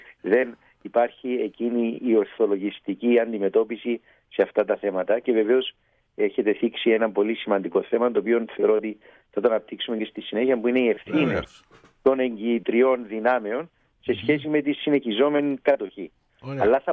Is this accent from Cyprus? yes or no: yes; Cyprus; οφείλω ως Κύπριος να μεταφέρω την ευγνωμοσύνη μας